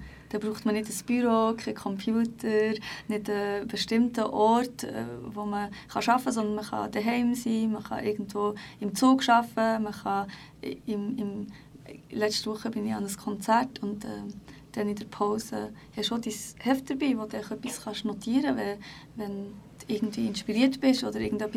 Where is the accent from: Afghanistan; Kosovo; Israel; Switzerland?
Kosovo; Prizren, Prizren District; first language Turkish; German is a second language; meine Familie ist ja aus Prizren, aber es war eine türkische Minderheit in Prizren. Also haben wir türkisch geredet, meine Muttersprache ist auch türkisch.